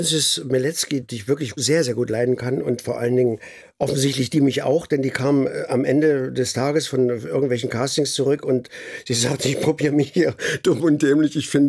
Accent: Chemnitz, Saxony, Germany; Ich komme aus Karl-Marx-Stadt. Bin praktisch staatenlos, die Stadt gibt es ja nicht mehr. Also Chemnitz.

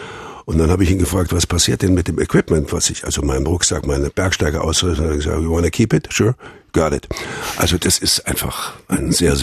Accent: Thuringia, Germany; accent: Thuringian; Und dann habe ich ihm das auf mit meinem Thüringer Dialekt gesungen und das fand er sehr lustig.

